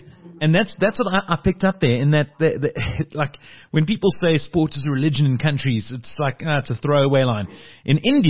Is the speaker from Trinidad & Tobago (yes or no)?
no; South Africa; as a South African being in South Africa, it's a little different.